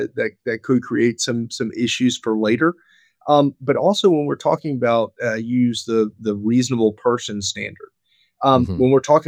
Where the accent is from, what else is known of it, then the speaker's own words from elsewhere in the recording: South Carolina, United States; My home state of South Carolina, as compared to my neighbor to the north, North Carolina